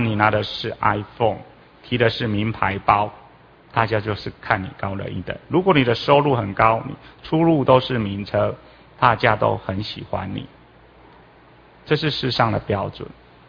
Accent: China; 如果像我们中国人这么样勤劳

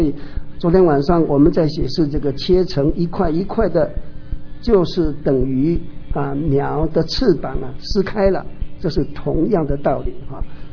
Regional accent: Taiwan; accent: Taiwanese; 这个素质哈，我们台湾话哈叫做龟的哈

